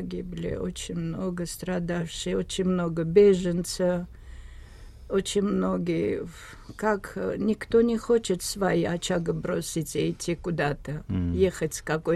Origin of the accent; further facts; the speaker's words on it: Armenia; Это здесь уже не зависит ни от национальности. Она русский, я армянка. Она следующий день прилетела в Ереван и 3 билета обратно.